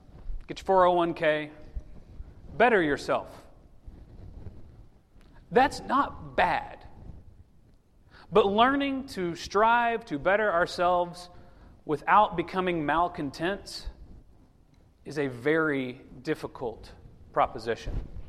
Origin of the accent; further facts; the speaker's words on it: United States; I would argue that contentment for those of us born and raised in America is one of the hardest things to grasp.